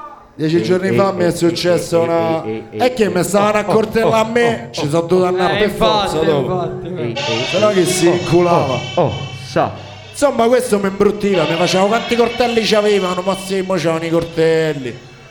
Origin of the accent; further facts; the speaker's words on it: Minerbio, Emilia-Romagna, Italy; Io che sono bolognese verace una cifra invece. Che io sono nato a Minerbio